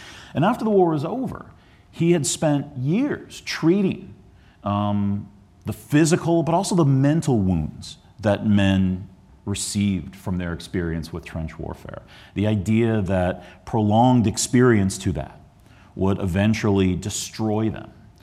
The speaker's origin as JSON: {"language": "English", "town": "Glen Ellyn", "region": "Illinois", "country": "United States", "tie": "born or raised there", "also_born_or_lived": "Highland Park, Illinois", "said": "I grew up in the Chicago area. I'm from Glen Ellyn, Illinois, born and raised. Highland Park, born and raised, excuse me, but eventually moved out to Glen Ellyn."}